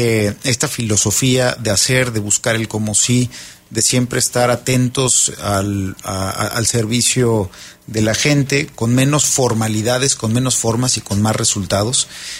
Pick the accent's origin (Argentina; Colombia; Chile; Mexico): Mexico; venimos, hay que reconocerlo, como mexicanos, y no es la excepción en Querétaro